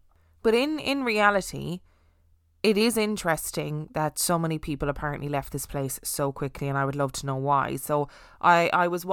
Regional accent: Alwar, Rajasthan, India; I am from Alwar, and Bangor is in the municipality of Alwar district. Since childhood, I have heard various stories about Bangor

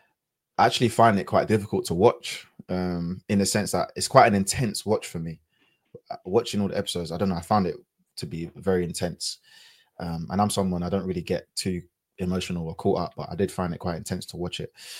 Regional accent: London, United Kingdom; my experience growing up in London, where there's black people everywhere

